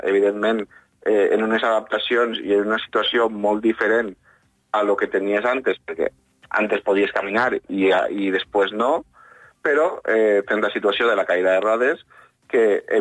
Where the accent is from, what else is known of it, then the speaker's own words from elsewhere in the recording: Xert, Valencian Community, Spain; perquè jo soc de Xert, ¿vale? No soc nascut a Vinaròs, sinó soc de Xert